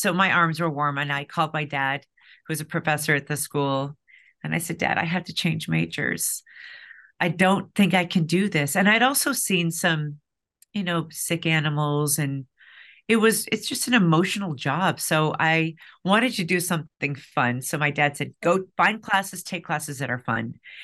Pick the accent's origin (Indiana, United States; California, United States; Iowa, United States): Indiana, United States; I really dreamed of being a large animal veterinarian because I grew up in Indiana. We have farms everywhere.